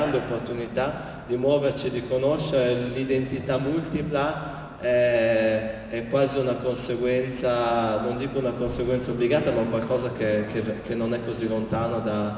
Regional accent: Trentino-Alto Adige, Italy; now in France; Io vivo in Francia, ma non sono francese, sono trentino

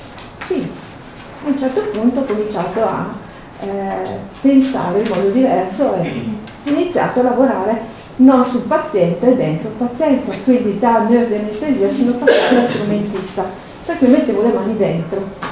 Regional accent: Brescia, Lombardy, Italy; Poi io vengo da Brescia, per cui da noi c'è proprio il concetto del lavoro

